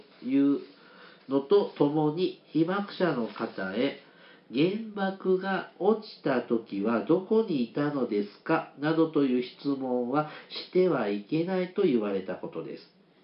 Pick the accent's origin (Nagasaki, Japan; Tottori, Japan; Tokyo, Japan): Nagasaki, Japan; now in Fukuoka, Japan; 僕は今大学の関係で福岡に住んでいますが、育ちは長崎県なので、小学生の頃から8月9日に平和学習を受けてきました。